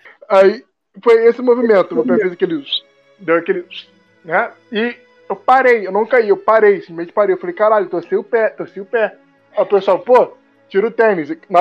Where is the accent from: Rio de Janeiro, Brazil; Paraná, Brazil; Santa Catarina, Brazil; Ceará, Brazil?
Rio de Janeiro, Brazil; Cachoeira de Macacu; born there; Não, nasci em Cachoeira de Macacu, cara.